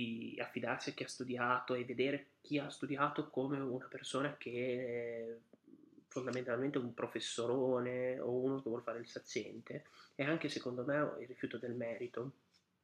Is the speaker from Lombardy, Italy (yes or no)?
no; Bologna, Emilia-Romagna, Italy; Bologna, la mia città, è sede della più antica università europea.